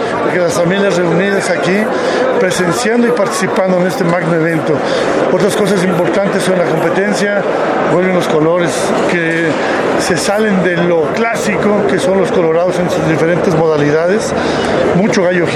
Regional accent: Mexico; Debemos de sentirnos orgullosos como mexicanos, que esto es parte de nuestra identidad.

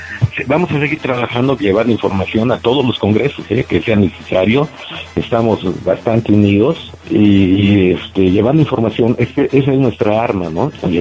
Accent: Mexico; trabajar para todas nuestras tradiciones como mexicanos que somos. Y muy principalmente en mi caso, soy gallero por tradición desde mis abuelos.

